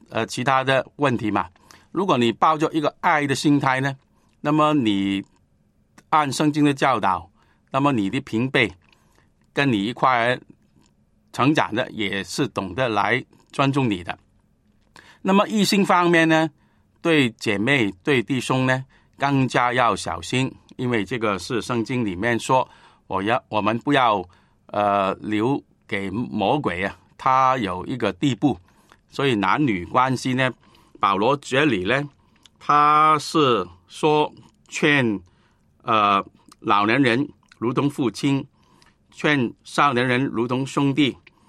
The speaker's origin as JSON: {"language": "Chinese", "country": "China", "said": "这个也是我们中国人文化的传统"}